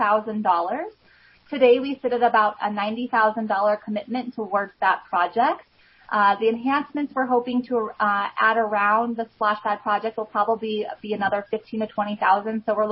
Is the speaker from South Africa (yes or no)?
no; Kemmerer, Wyoming, United States; I have had past experiences with the Rotary Club in Kemmer when I was a youth growing up in Kemmer